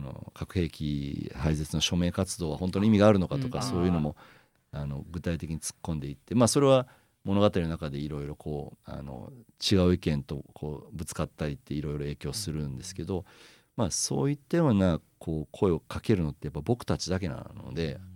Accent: Hiroshima, Japan; 広島で生まれ育ったからこそ知っているその平和の作品を作るということの難しさっていうのもすごいあって

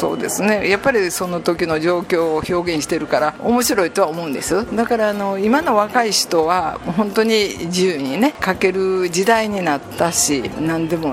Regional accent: Kyoto, Japan; 京都出身なので京都で展示会を して

